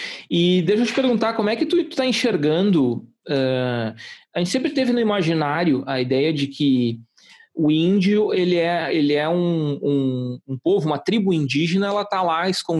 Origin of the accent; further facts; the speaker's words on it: Rio Grande do Sul, Brazil; Eu sou da região das Missões